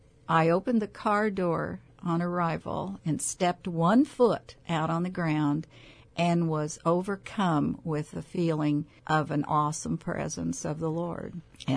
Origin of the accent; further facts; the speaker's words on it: Kansas City, Missouri, United States; I'm a transplant from Kansas City, Missouri. Mm-hmm. And I've been here about 9 years.